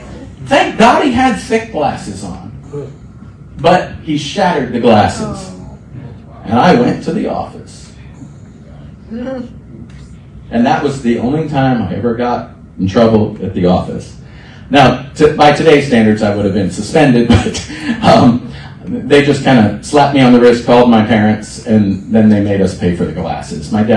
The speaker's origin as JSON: {"language": "English", "town": "Palm Beach Gardens", "region": "Florida", "country": "United States", "tie": "born or raised there", "said": "And I have some new friends here today that hail from Palm Beach Gardens, my hometown. And I went to school there."}